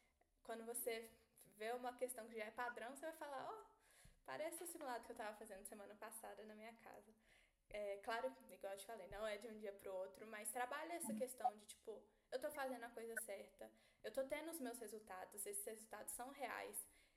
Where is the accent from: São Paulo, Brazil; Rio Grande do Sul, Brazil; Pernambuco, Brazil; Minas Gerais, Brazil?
Minas Gerais, Brazil; Belo Horizonte; eu sou de BH também, e eu sei que aqui a gente não tem tanto essa cultura do vestibular tradicional